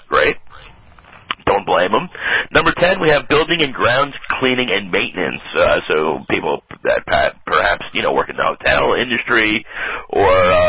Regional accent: New York, United States; I cannot wait to vote for her as a New Yorker.

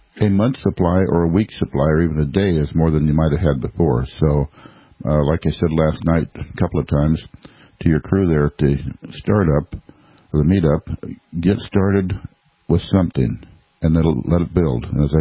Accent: California, United States; I came from California.

